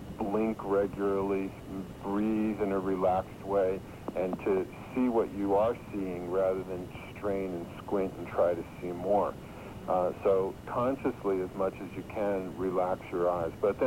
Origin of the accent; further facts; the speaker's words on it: Massachusetts, United States; Right, but I'm from Massachusetts.